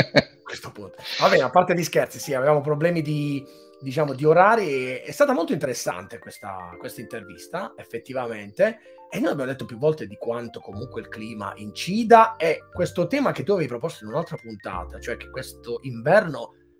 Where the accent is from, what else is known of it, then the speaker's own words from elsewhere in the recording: Apulia, Italy; invece dalle mie parti giù piove di più, voglio dire, in Puglia